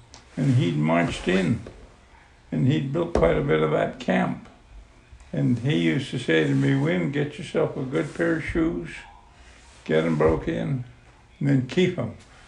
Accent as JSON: {"language": "English", "region": "Western Canada", "country": "Canada", "said": "and I came from Western Canada"}